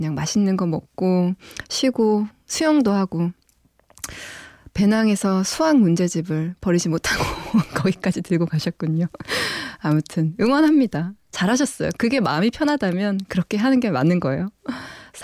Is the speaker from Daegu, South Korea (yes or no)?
no; Busan, South Korea; now in Seoul, South Korea; 저의 고향으로 다녀오셨군요.